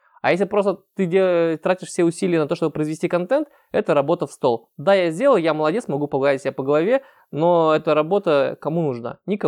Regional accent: Ural, Russia; accent: Ural; у меня мой уральский говор, который съедает все буквы, говорит очень быстро

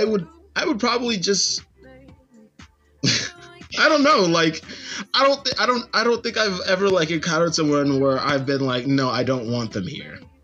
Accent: Florida, United States; I can say that because I'm from Florida.

